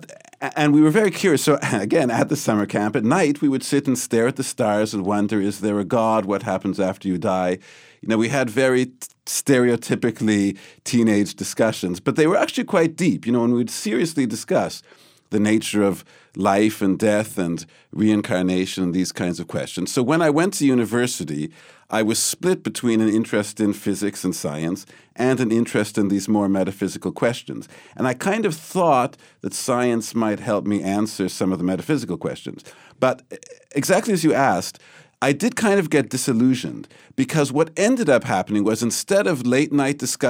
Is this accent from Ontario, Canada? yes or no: yes; Toronto, Ontario, Canada; Well, so I grew up in Toronto, Canada, and I'm from a Jewish family. In fact, my grandfather was a rabbi in that area. And I had a very strong Jewish identity growing up.